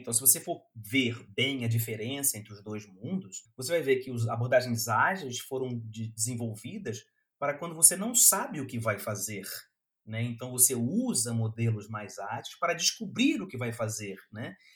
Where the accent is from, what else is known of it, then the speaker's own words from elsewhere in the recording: Brazil; now in Braga, Portugal; eu sou brasileiro, não sou daqui de Portugal, mas moro aqui em Portugal, em Braga, há 2 anos e meio